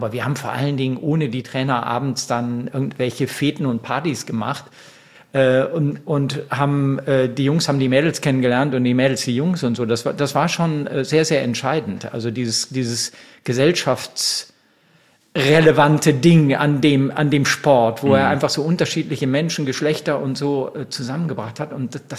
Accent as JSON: {"language": "German", "town": "Neuss", "region": "North Rhine-Westphalia", "country": "Germany", "tie": "born or raised there", "said": "ist schon eine Neuss, wo ich geboren bin, ist schon eine Großstadt, hat 150.000 Einwohner."}